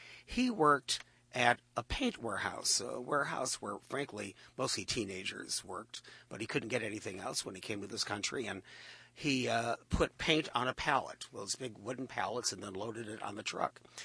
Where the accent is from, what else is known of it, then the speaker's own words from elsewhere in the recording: Cleveland, Ohio, United States; growing up as a kid, I'm from Cleveland, Ohio, and we used to go out to farms for field trips.